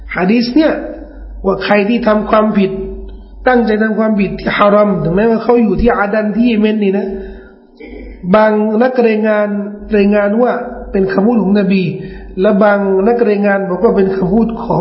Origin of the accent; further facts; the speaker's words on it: Bangkok, Thailand; แต่เราเป็นคนกรุงเทพ